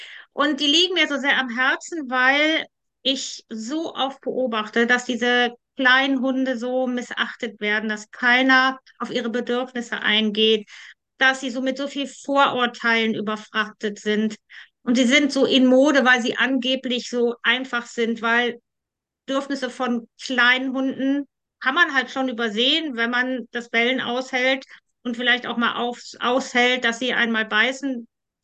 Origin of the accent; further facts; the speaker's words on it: Bergheim, North Rhine-Westphalia, Germany; ich komme aus Bergheim, das ist ganz in der Nähe von Köln.